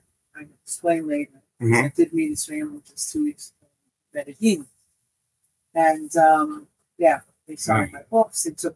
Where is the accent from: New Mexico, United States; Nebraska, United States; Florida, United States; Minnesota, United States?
Florida, United States; Parkland; I don't like saying I'm from Parkland because the minute I say that, they say, you know, a place with shooting.